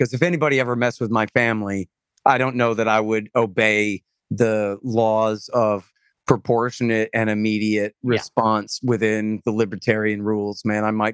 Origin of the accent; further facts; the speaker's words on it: Texas, United States; Oh, I would rather be too hot. Yeah, I'm a Texan.